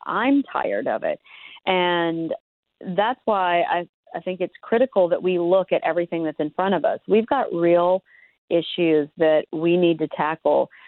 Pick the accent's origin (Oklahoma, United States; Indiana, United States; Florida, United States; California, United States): Oklahoma, United States; I'm looking at it through the lens of myself as an Oklahoman, a member of this community, as an American